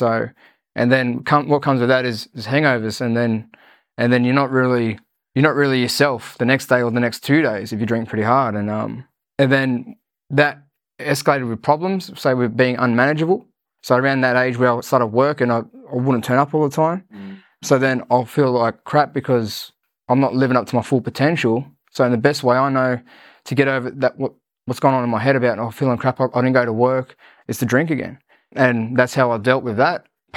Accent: New South Wales, Australia; growing up in Western Sydney, I suppose, I didn't know there was much help out there.

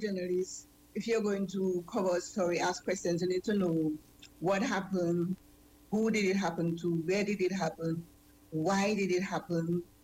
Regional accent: Dominica; moved away as an adult; now in Montserrat; Actually, I am originally from the Nature Island of Dominica. I was born there. I came to live in Montserrat some almost 25 years ago.

